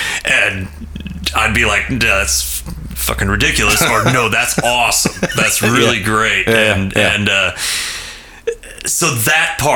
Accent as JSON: {"language": "English", "town": "Minneapolis", "region": "Minnesota", "country": "United States", "tie": "born or raised there", "said": "I grew up in Minneapolis."}